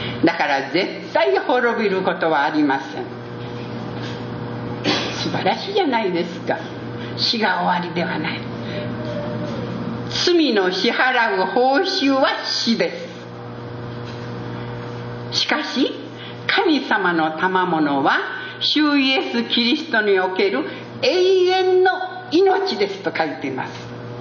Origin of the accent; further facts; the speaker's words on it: Okayama, Japan; 私は岡山県の人間ですが